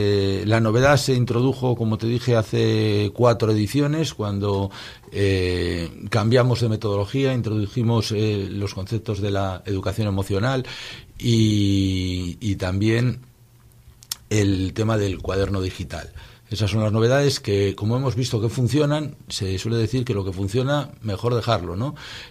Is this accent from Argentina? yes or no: no; Laredo, Cantabria, Spain; las personas que hacemos la organización de las actividades somos de Laredo, vivimos en Laredo, nos movemos en este entorno